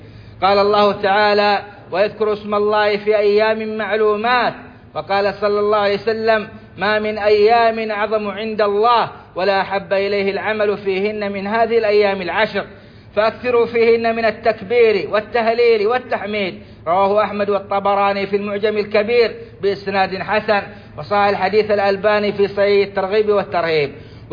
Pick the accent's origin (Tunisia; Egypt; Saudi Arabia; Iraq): Saudi Arabia